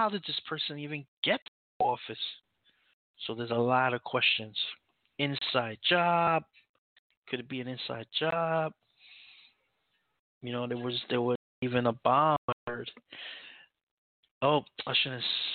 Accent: United States; U.S. government, because I am American. I'm part of the system.

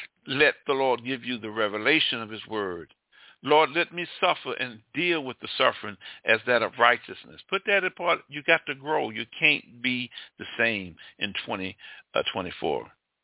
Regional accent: Alabama, United States; I'm from Alabama, and those who may be listening to me overseas don't realize

